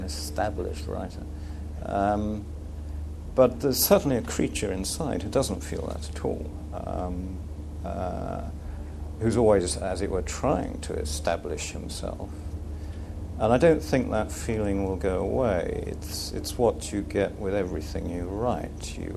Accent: South Croydon, London, United Kingdom; I was a boy from South Croydon.

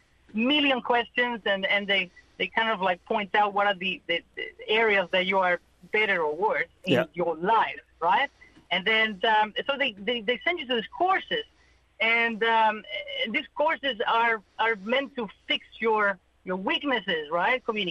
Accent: Chile; English is a second language; now in Australia; so in Chile, in South America, really, like 90% of the populations are all Catholics. So up to before I left Chile, that was all I knew.

